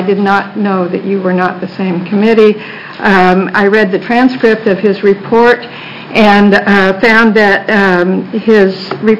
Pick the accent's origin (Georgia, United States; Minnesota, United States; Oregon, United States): Oregon, United States; Astoria; I live in Astoria. I was I first resided there in 1951, so it is my hometown, though I wasn't born there.